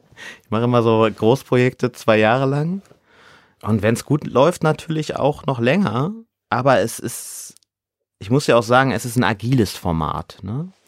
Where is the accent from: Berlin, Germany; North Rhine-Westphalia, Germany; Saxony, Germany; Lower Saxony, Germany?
North Rhine-Westphalia, Germany; now in Hamburg, Germany; also ich komme ja aus dem Ruhrgebiet, da sagt man Kirmes.